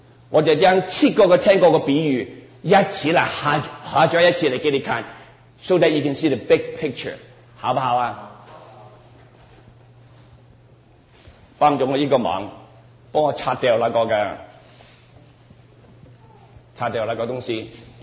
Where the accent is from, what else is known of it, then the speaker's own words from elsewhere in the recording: Guangdong, China; first language Cantonese; Chinese is a second language; 我是广东人，我找个国语那么难